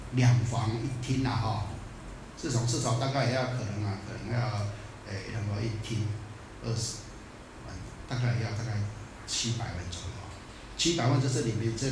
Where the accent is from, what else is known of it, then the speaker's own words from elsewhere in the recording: Taiwan; 我们台湾人没有这个